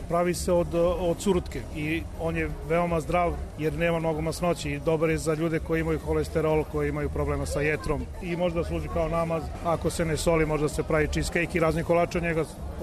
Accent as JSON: {"language": "Serbian", "town": "Kruševac", "region": "Rasina District", "country": "Serbia", "said": "Ja sam iz Kruševca, ali manastir je kod Pirota."}